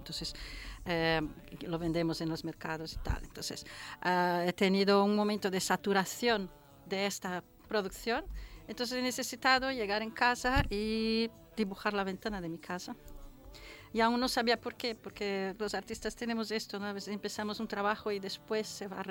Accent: Formentera, Balearic Islands, Spain; also born or lived in Brazil; Y yo soy brasileña española, es mi doble nacional, soy formenterenca en este sentido.

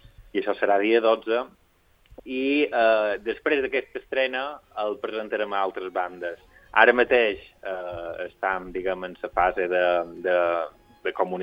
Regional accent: Palma, Balearic Islands, Spain; Jo vaig créixer a Palma, i és una ciutat que conec bé

